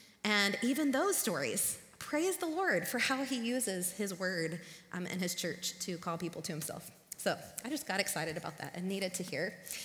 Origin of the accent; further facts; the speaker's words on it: South Carolina, United States; I grew up in the South. I live in South Carolina. I grew up in South Carolina.